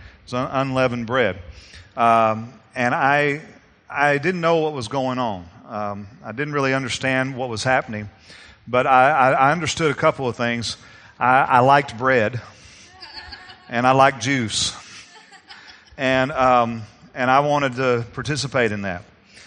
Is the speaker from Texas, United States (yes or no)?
yes; Kilgore, Texas, United States; in Henderson, Texas, which is in East Texas where I'm from. I'm not from Henderson. We actually lived in Kilgore.